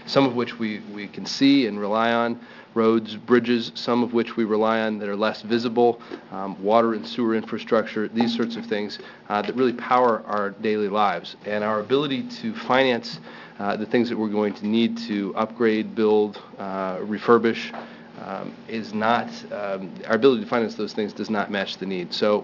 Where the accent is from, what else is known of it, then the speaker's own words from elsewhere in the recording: Beaverton, Oregon, United States; from Beaverton.